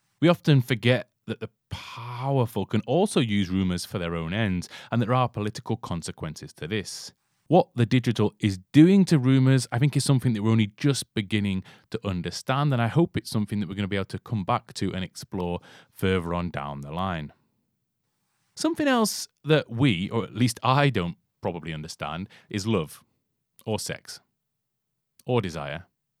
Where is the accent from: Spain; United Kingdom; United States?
United Kingdom; England; And then when we realized, I'm English, we had a bit of a laugh